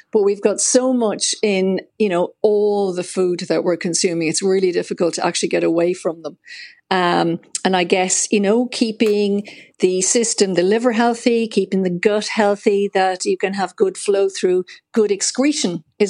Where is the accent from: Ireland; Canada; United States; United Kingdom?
Ireland; So, as an Irish population, supplementing with vitamin D.